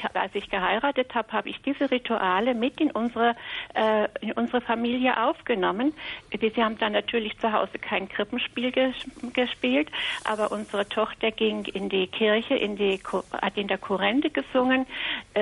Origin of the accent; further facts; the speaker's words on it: Wrocław, Lower Silesian Voivodeship, Poland; moved away; Ich bin in Breslau aufgewachsen.